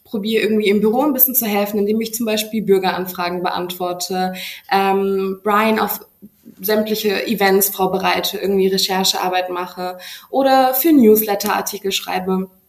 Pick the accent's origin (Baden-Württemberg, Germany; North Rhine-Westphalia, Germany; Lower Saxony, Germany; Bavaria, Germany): Baden-Württemberg, Germany; Heidelberg; ich komme aber eigentlich aus Heidelberg